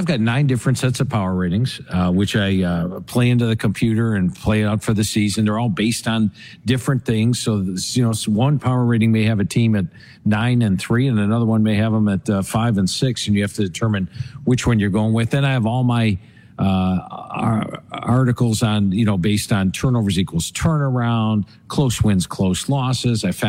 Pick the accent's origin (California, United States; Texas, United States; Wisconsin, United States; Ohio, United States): Ohio, United States; Well, I grew up in Ohio.